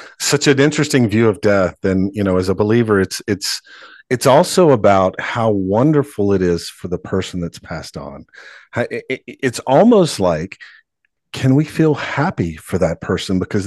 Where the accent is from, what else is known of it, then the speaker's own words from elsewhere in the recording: the South, United States; I mean, I'm from the South. You gain 10 pounds when somebody dies, Vicky.